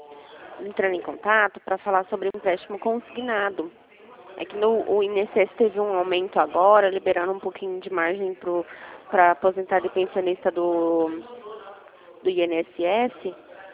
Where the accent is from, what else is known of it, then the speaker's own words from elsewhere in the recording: Campinas, São Paulo, Brazil; eu sou daqui de Campinas.